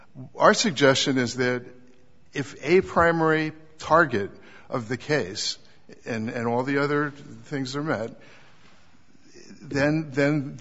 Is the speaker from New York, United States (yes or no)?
no; Los Angeles, California, United States; I'm from Los Angeles, so yeah. You know, I don't go through the Golden Gate Bridge much.